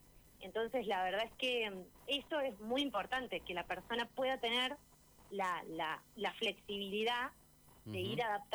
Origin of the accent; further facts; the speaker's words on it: Argentina; cómo vivimos acá, cómo somos los argentinos.